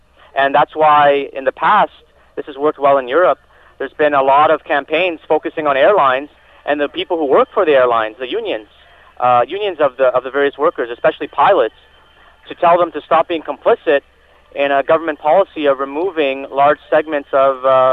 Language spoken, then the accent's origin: English; Toronto, Ontario, Canada; you know, I'm from Toronto